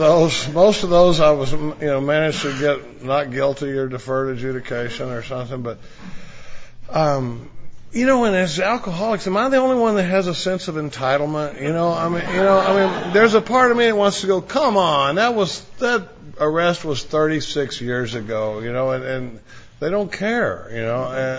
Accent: Dallas, Texas, United States; born or raised there

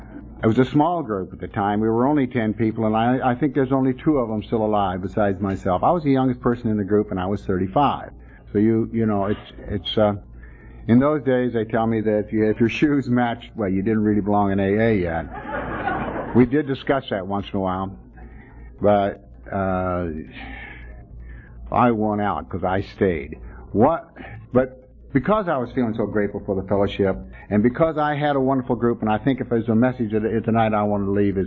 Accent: Texas, United States; but let me tell you, I'm also from Texas.

